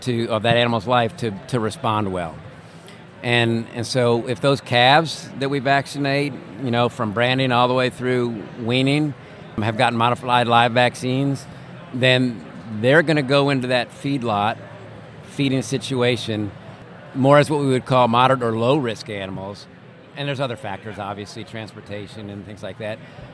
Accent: Northeast, United States; So I'm a Yankee. I grew up in the Northeast in a lobstering town.

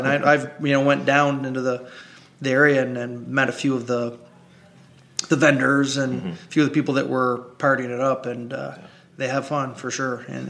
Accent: Brockville, Ontario, Canada; You know, and I know what it's like from a promoter standpoint, you know, with my hometown in Brockville.

